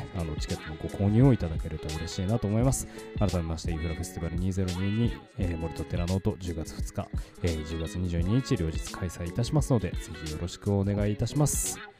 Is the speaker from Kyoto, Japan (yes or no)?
no; Tokyo, Japan; その屋根線であったりとか千駄木であったりとか、まあ、自分が生まれ育った地元っていうのをですね